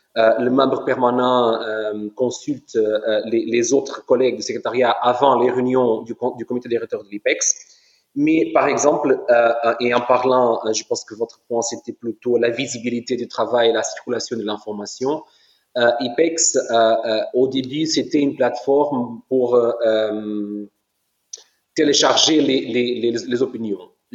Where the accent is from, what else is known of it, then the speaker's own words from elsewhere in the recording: Portugal; Par exemple, chez nous au Portugal, on fait maintenant un ensemble d'événements nationaux